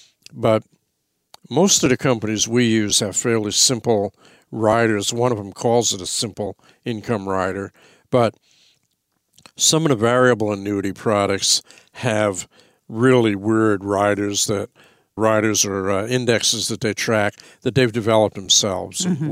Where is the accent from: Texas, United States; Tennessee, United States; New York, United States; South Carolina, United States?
New York, United States; accent: New York; And I think that some of my New York accent got corrupted in the South